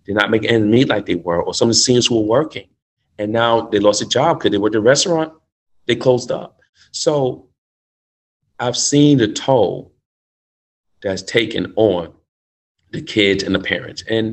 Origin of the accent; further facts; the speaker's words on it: New York, United States; son, you know, I'm from New York.